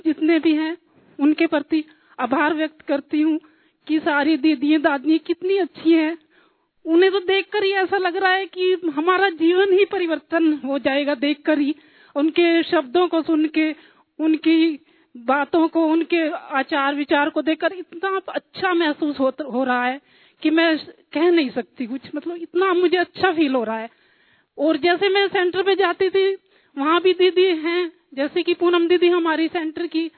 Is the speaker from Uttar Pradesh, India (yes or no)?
yes; Muzaffarnagar, Uttar Pradesh, India; Muzaffarnagar.